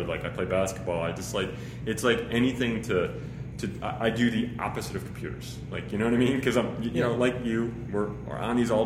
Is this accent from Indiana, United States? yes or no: no; Chicago, Illinois, United States; So I grew up in Chicago, big Bulls fan.